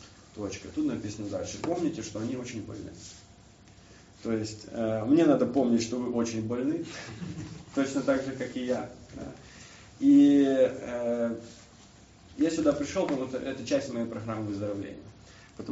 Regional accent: Kyiv, Ukraine; я вообще сам из Киева

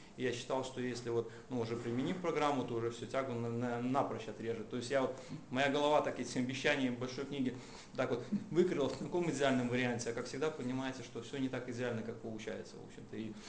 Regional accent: Minsk, Belarus; я из Минска.

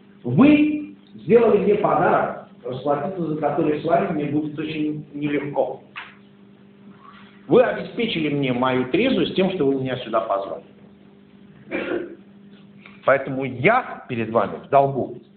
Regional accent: Saint Petersburg, Russia; Сам я питерский, кстати. Как сказано Иосифу Александровичу, я родился и вырос в Балтийских болотах.

